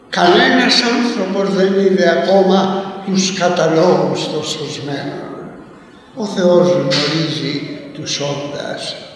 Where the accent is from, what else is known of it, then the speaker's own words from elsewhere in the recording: Corfu, Ionian Islands, Greece; Είμαι κερκυραίος και μπορούσα να το διακρίνω.